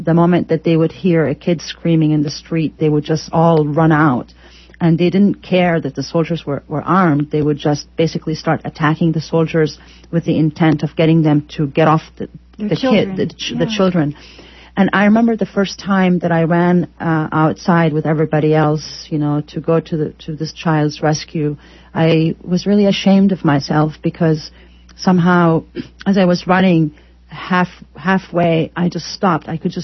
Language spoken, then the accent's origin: English; United States; And I always felt so frustrated as an American specifically